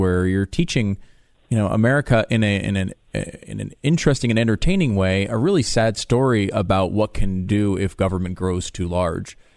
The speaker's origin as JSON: {"language": "English", "region": "Connecticut", "country": "United States", "tie": "born or raised there", "said": "I grew up in Connecticut. I spent many summer weekends at Ocean Beach Park, right down the street from where the story is told."}